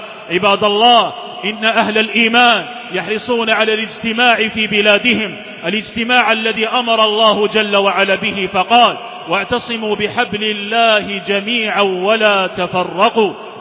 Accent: Algeria

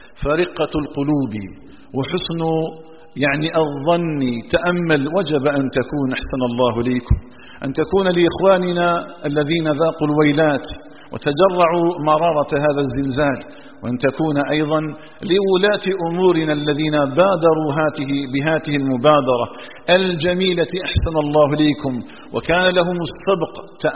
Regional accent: Algeria; اللهم اجعل بلادنا الجزائر آمنة مطمئنة

